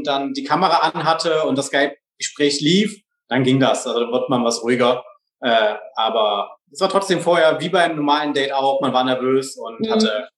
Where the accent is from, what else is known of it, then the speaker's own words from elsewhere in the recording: Viersen, North Rhine-Westphalia, Germany; Nee, ich komme aus Viersen.